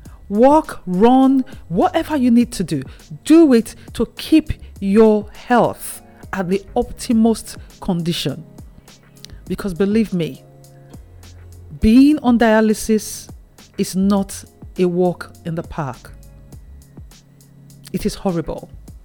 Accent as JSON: {"language": "English", "country": "Nigeria", "tie": "born or raised there", "said": "I grew up in Nigeria and I have family still living in Nigeria."}